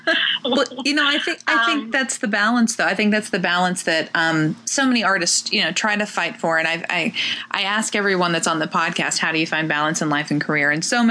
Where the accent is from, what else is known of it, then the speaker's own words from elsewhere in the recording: Louisville, Kentucky, United States; also born or lived in New York; I was born and raised in Louisville, but many times of my life I've moved outside of Louisville. I lived in New York for a number of years.